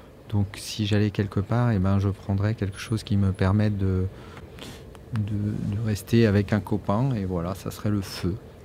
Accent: Auvergne-Rhône-Alpes, France; puisqu'on est de Haute-Savoie.

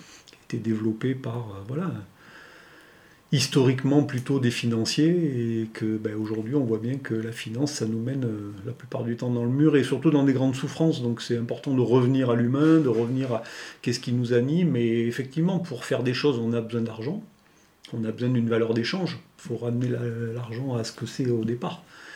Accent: Die, Auvergne-Rhône-Alpes, France; born there; also born or lived in Provence; moi je suis né à

